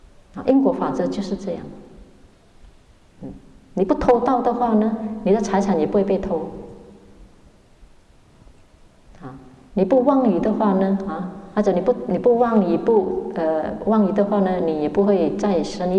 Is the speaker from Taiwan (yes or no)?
no; China; 我们中国人最喜欢长寿了